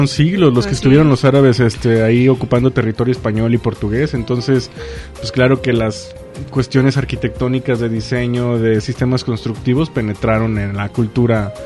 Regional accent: Mexico; solamente nos vamos a centrar en la arquitectura católica, que es como que la que nos más identifica como mexicanos

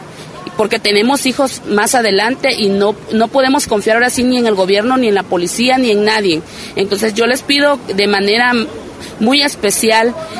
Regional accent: Mexico; como mexicanos exijo esos derechos

